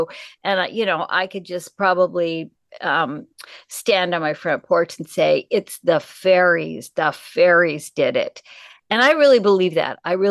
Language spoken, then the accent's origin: English; Pacific Northwest, United States; Well, I grew up in the Northwest, and you know, the Northwest is made in a forest.